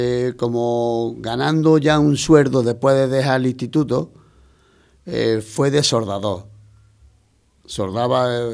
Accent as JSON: {"language": "Spanish", "region": "Andalusia", "country": "Spain", "said": "Mis canciones preferidas, por supuesto, son flamencos, como buen andaluz"}